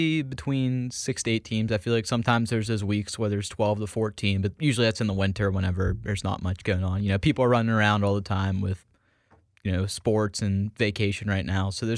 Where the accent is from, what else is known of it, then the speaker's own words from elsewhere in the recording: United States; Again, maybe it's because we're from America.